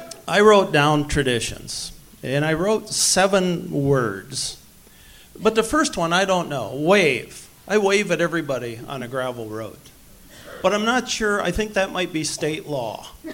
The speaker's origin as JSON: {"language": "English", "town": "Hartland", "region": "Minnesota", "country": "United States", "said": "I'm from Heartland, Minnesota, population 315, 4 last names. We don't have lines."}